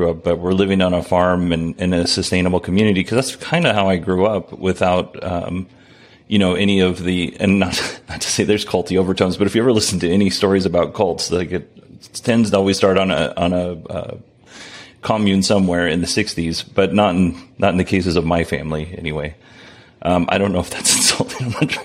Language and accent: English; Alaska, United States; So a lot of people know that I grew up in Alaska, and I was born in 1974.